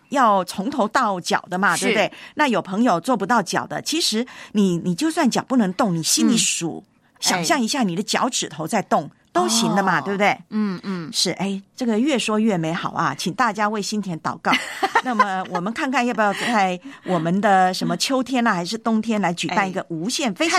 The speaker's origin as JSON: {"language": "Chinese", "country": "Taiwan", "tie": "born or raised there", "said": "在我的老家台湾呢，"}